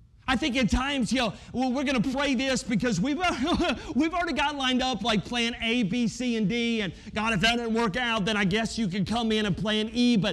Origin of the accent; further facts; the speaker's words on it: the South, United States; also born or lived in West Virginia; now in California, United States; Now, I don't know about you, but I grew up in the South. Gasoline's a little bit cheaper in the South.